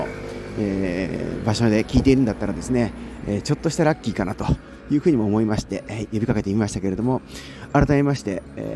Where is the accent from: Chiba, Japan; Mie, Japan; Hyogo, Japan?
Chiba, Japan; Ichikawa; というですね、生まれも育ちも、現在住んでいる場所も、そして現在の働いている拠点、そしてその他の地域活動の拠点もですね、いずれも千葉県の市川市というですね、ところだという生粋の、市川人